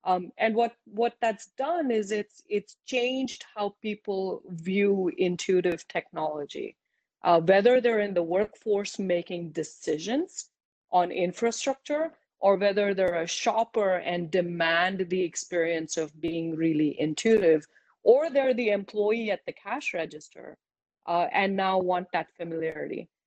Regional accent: India; what really defines me is actually the fact that I am born and brought up in India.

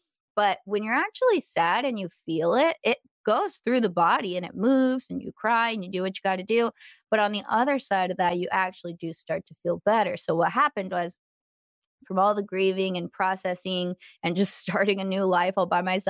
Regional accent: San Diego, California, United States; also born or lived in Columbus, Ohio; I'm from San Diego, so it's like a desert. And I ended up randomly moving to Columbus, Ohio in the summer

